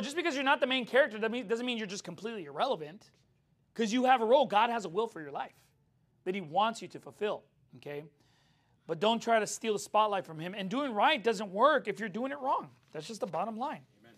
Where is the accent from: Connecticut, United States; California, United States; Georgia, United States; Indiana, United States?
California, United States; I'm from Cali, boy.